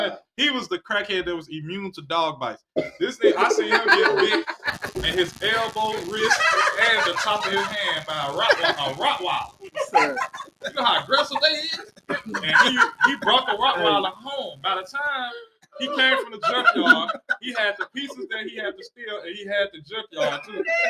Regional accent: Chicago, Illinois, United States; And I'm from Chicago, so I experienced a different level of crackheads.

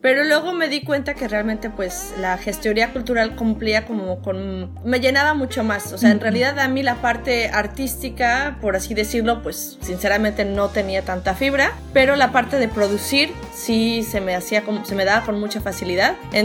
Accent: Guadalajara, Jalisco, Mexico; Yo soy Guadalajara. Nací, crecí toda mi vida en Guadalajara, mi familia también.

